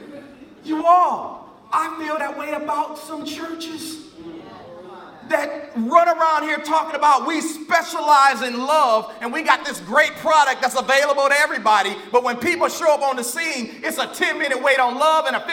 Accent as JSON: {"language": "English", "town": "Waukegan", "region": "Illinois", "country": "United States", "tie": "born or raised there", "said": "some of y'all know, I grew up in Waukegan, this bootleg Popeyes is over here on Lewis and Glen Flora."}